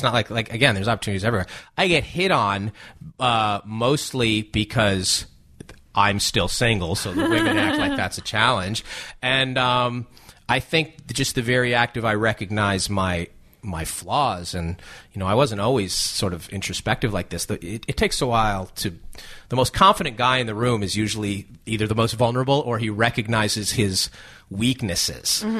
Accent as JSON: {"language": "English", "region": "New York", "country": "United States", "lives_now": "Los Angeles, United States", "said": "New York is – I'm from New York. I live in L.A."}